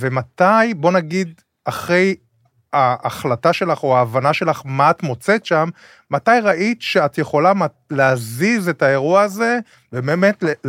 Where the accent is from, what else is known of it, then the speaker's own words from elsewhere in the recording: Holon, Tel Aviv District, Israel; הייתי שכן שלכם, גדלתי בחולון, וחולון עיר שכנה